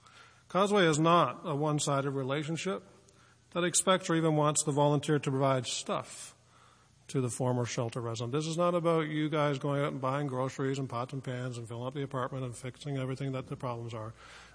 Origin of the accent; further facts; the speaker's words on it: Newfoundland and Labrador, Canada; I grew up in Newfoundland. I think there's a handful of us here, Newfoundlanders.